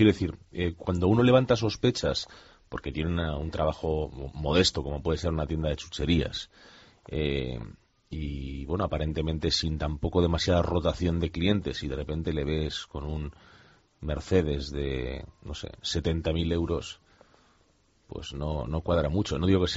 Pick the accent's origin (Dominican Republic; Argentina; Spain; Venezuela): Spain; como muchos españoles